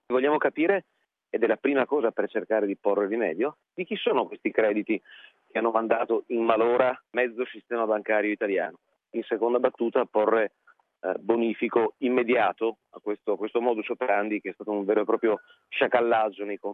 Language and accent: Italian; Friuli-Venezia Giulia, Italy; al Friuli Venezia Giulia, la regione dalla quale io provengo, in provincia di Udine